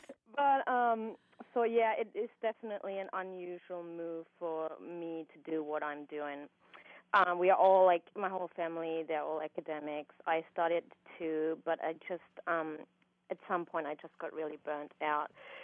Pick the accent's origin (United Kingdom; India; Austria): Austria; English is a second language; now in United States; Yes, that's right. I'm from Europe. I'm from Austria, just like our governor.